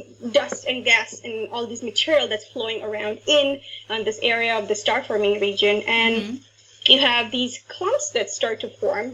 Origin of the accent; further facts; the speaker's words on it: Ahmedabad, Gujarat, India; English is a second language; So I am actually from Ahmedabad, India. That's where I grew up.